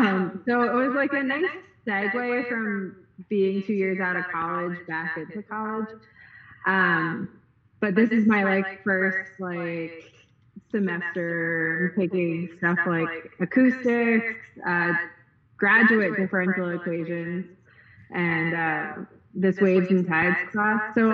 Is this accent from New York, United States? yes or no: yes; Long Island, New York, United States; And also growing up on Long Island, if you read the book Jaws, they mention the Hamptons a ton.